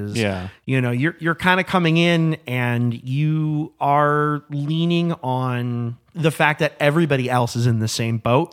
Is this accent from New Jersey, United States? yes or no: no; Chicago, Illinois, United States; Yeah, I mean, so I grew up in Chicago, but really the kind of what essentially feels more like the suburbs outside of Chicago.